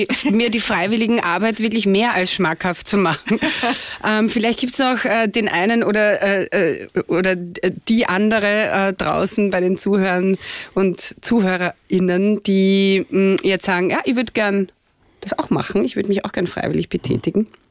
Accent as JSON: {"language": "German", "country": "Austria", "said": "bei uns in Österreich"}